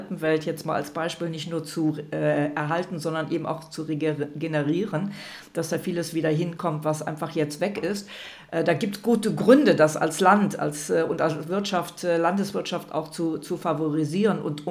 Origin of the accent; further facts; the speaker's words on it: Rhineland, Germany; Ich komme aus dem Rheinland, so reden wir da.